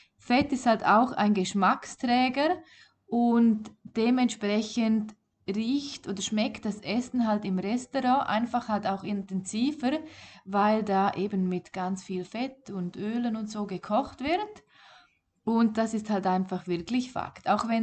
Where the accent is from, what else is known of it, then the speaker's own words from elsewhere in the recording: Switzerland; bei uns in der Schweiz